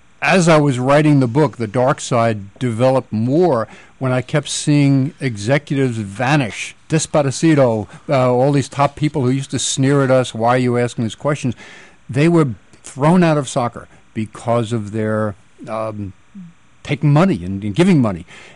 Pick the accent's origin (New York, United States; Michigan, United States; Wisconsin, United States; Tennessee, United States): New York, United States; My hometown of New York was talking about hosting the 2012 Olympics.